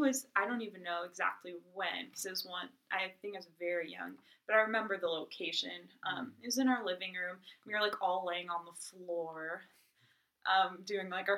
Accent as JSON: {"language": "English", "town": "Canton", "country": "United States", "tie": "born or raised there", "also_born_or_lived": "Williamsport", "said": "Yeah, I was born in Williamsport. Grew up in Canton."}